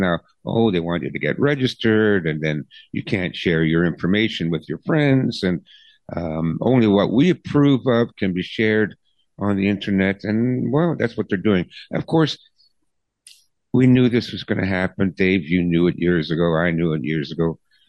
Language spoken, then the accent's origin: English; Canada; I mean, I'm a Canadian.